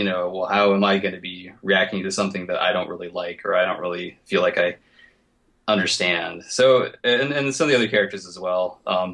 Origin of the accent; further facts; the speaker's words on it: Connecticut, United States; Where I grew up in Connecticut is would be definitely, even though it's Connecticut, is definitely pretty rural, a pretty rural area of Connecticut